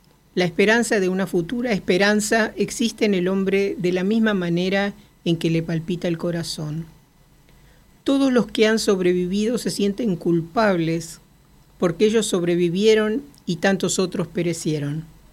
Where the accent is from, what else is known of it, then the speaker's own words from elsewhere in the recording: Prague, Czechia; Al averiguar que soy oriundo de Praga, preguntó, ¿tienes un reloj?